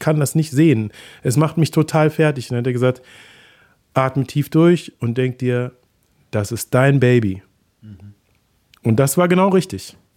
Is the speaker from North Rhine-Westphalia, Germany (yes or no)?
yes; Wuppertal, North Rhine-Westphalia, Germany; Ich komme aus dem Bergischen, bin in Wuppertal geboren und meine Großeltern oder Urgroßeltern, die wohnten in Solingen.